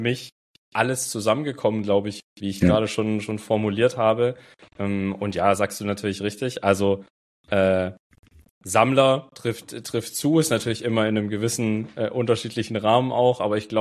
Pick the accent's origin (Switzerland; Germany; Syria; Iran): Germany; accent: German; Vielleicht ist es auch mein deutscher Akzent, kann auch sein.